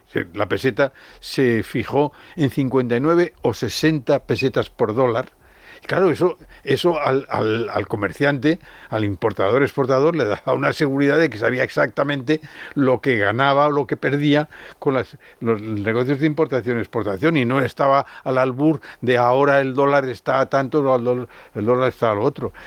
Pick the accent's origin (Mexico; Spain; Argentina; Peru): Spain; Madrid, Community of Madrid; also born or lived in Catalonia, Spain; Y por eso nos vinimos a vivir a Madrid y por eso yo soy más madrileño que catalán.